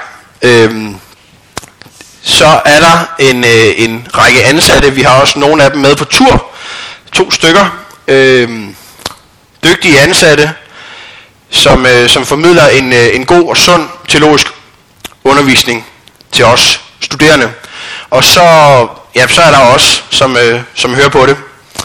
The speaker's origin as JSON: {"language": "Danish", "town": "Copenhagen", "region": "Capital Region of Denmark", "country": "Denmark", "also_born_or_lived": "Aarhus", "said": "jeg er fra København lidt mere, også end Christoffer er født, og faktisk ikke født, jeg er faktisk født i Aarhus, men det er så mange år siden, så det er der nok ikke nogen, der vil have gættet på. Men jeg er nok en af de mest københavnske"}